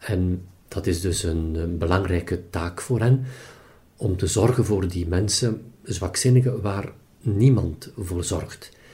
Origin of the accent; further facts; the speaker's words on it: Steendorp, East Flanders, Belgium; also born or lived in Temse; En het dorp naast Temse, Steendorp, daar ben ik opgegroeid.